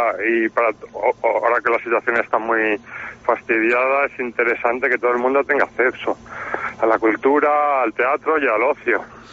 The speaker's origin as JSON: {"language": "Spanish", "town": "Soria", "region": "Castile and León", "country": "Spain", "tie": "born there", "said": "Yo soy nacido en Soria y también familiar de Soria."}